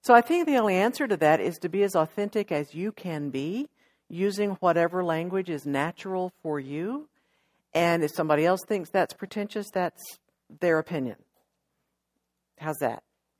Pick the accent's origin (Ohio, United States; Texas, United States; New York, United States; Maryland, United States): Texas, United States; Odessa; Hey, I grew up in Odessa, Texas. We didn't have plants. We had sand.